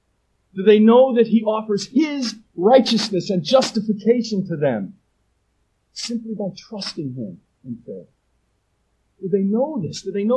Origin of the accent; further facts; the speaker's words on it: New England, United States; Now, I'm from New England. You didn't even say hi to people in New England.